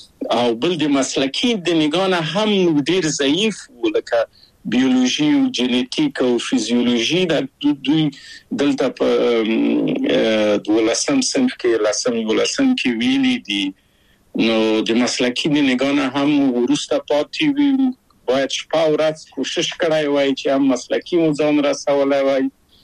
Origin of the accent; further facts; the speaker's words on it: Kabul, Afghanistan; moved away as an adult; now in Czechoslovakia; زه له کابله په یو دولتي بورس چکسلواکیا ته راغلم.